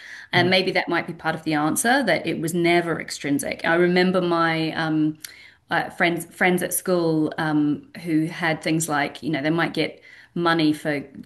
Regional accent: New Zealand; So the important difference is that I grew up in New Zealand

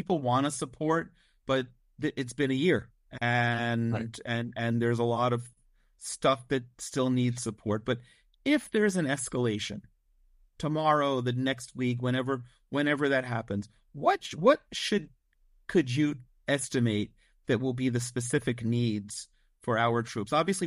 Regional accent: New Jersey, United States; and I'm from New Jersey. I'm used to cold weather.

